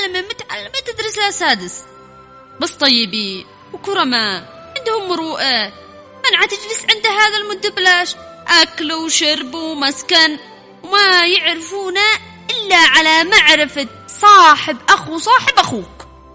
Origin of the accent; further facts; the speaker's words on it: Sanaa, Yemen; لو كانوا هم نازحين عندنا بصنعاء كنا نتحملهم هكذا؟